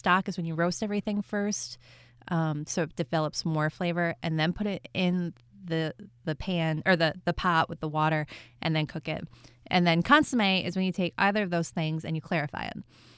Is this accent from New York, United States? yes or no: yes; New York, United States; I grew up out near the Finger Lakes where they put Riesling in your baby bottle.